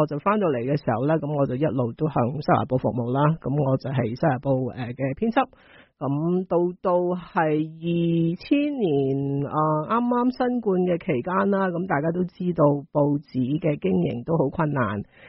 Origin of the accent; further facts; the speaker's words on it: Hong Kong; moved away as an adult; 咁其實我咧就係講廣東話嘅，咁我嚟自香港。大概我都要想想我真的几时来，应该是我差不多96年的时候来的。